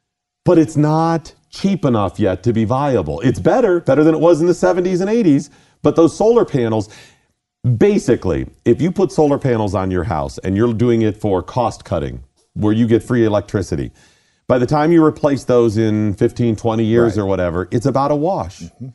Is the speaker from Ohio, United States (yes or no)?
yes; Ohio, United States; I grew up on the Great Lakes. I grew up east of Cleveland.